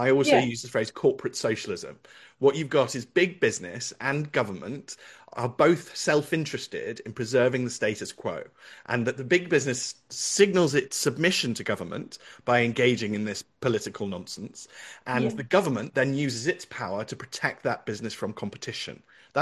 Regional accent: United Kingdom; because we're British and we're not racist, and we never really were.

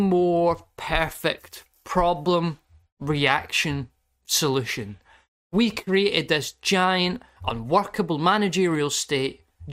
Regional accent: Scotland, United Kingdom; I am still Scottish at the end of the day.

